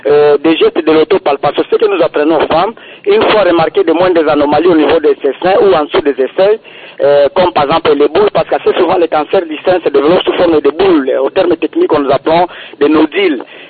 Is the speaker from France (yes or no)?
no; DR Congo; Chez nous, en République démocratique du Congo